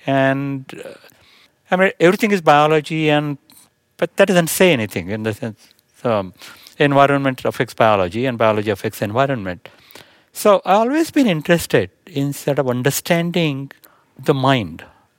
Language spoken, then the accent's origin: English; India; I grew up in India, and I love to read